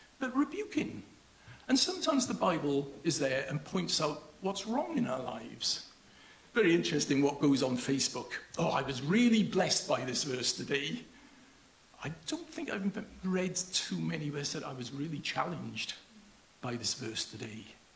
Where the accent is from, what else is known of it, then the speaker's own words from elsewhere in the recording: Cardiff, Wales, United Kingdom; I'm going down to Cardiff tomorrow, I'm from Cardiff, so I know exactly where it is.